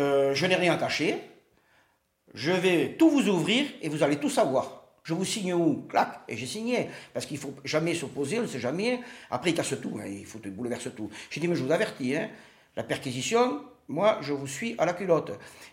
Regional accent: Saint-Pons, Occitanie, France; born there; Je suis né à Saint-Pons.

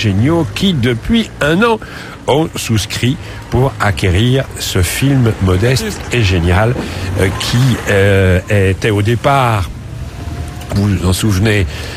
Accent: France; Nous, on est français.

